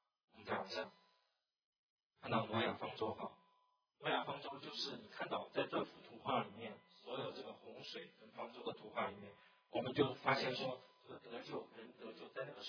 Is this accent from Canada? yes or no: no; China; 我们中国人的字传字就是这个哈，我不知道为什么有这样的巧合